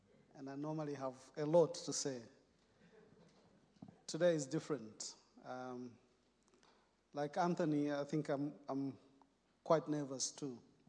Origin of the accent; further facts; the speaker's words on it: Zambia; moved away as an adult; also born or lived in United Kingdom; now in New Zealand; I come from Zambia, born, raised, worked in Zambia, and then migrated to the UK before God called us to New Zealand.